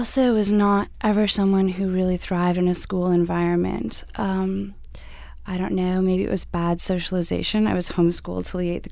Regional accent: Canada; I am Canadian.

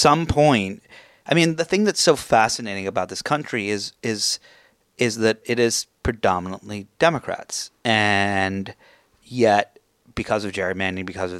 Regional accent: England, United Kingdom; I grew up in England

